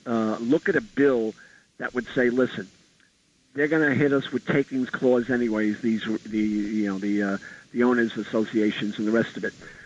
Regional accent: Staten Island, New York, United States; I'm from Staten Island.

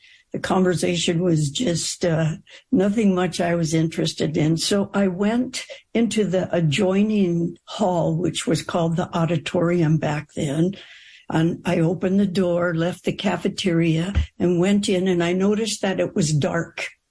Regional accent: East Los Angeles, California, United States; So I grew up in East Los Angeles and went to Catholic school.

